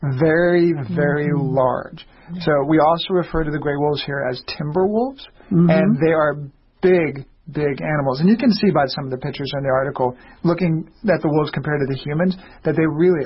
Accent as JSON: {"language": "English", "region": "Washington", "country": "United States", "tie": "born or raised there", "said": "I also, growing up in Washington, Banff and Glacier were big destinations"}